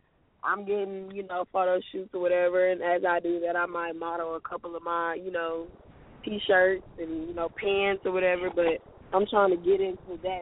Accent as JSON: {"language": "English", "region": "Texas", "country": "United States", "said": "I enjoyed y'all. I keep saying y'all. I'm from Texas, so I say y'all."}